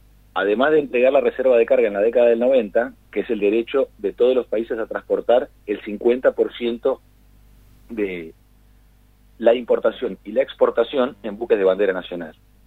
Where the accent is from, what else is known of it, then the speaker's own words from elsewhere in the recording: Argentina; somos los argentinos